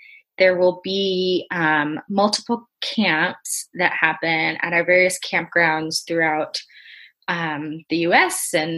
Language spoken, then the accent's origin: English; Alabama, United States; also born or lived in Iowa; now in Orange, United States; I grew up in Community of Christ in Alabama. And then I went to our church affiliated school, Graceland University, in Iowa. And now I live with my husband, Daniel, in California, Orange, California